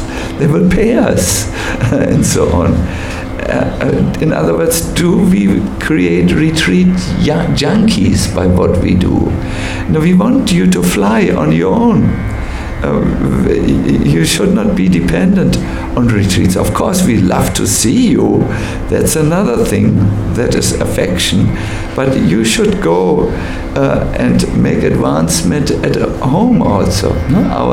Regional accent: Germany; English is a second language; I was born in Germany and brought up in Germany.

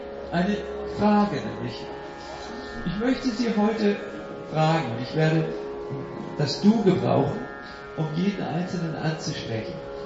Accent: Switzerland; ohne die Schweizer Reserviertheit, die wir als Schweizer aus guten Gründen pflegen

